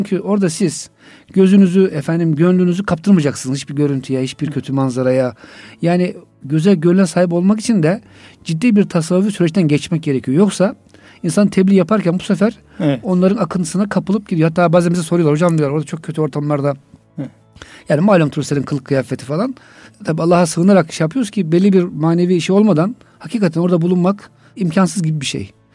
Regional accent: Tavşanlı, Kütahya, Turkey; born there; 68 Kütahya Tavşanlı doğumluyum.

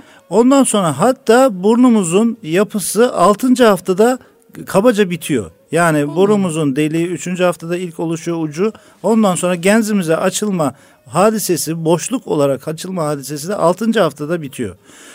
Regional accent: Istanbul, Turkey; also born or lived in Kayseri; Efendim ben 1971 doğumluyum, Kayseri doğumluyum. İstanbul'da tabii ki uzun süre yetiştik, İstanbul'da büyüdük.

